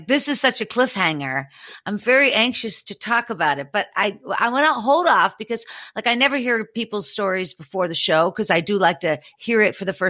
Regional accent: Pittsburgh, Pennsylvania, United States; Well, I'm from Pittsburgh, so I completely know what you're talking about. I know the entire neck of the woods

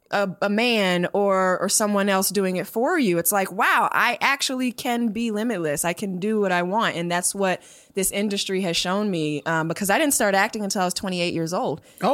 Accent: Chicago, Illinois, United States; also born or lived in Harlem, New York; You know, growing up in Chicago, living in Harlem, being active duty in the military during the Iraqi Freedom War

